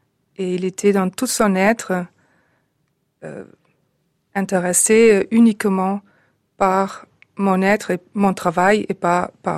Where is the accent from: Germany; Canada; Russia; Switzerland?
Germany; c'est un peu l'ironie de l'histoire que moi, en tant qu'Allemande